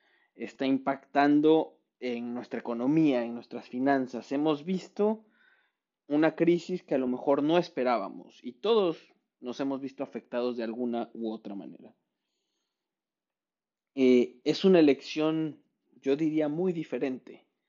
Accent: Mexico; cuando hice un voto en México como ciudadano mexicano.

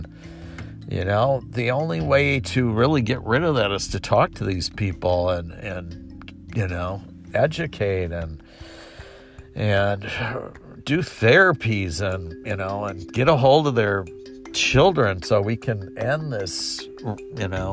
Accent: Milwaukee, Wisconsin, United States; that happened in my hometown, by the way, last night.

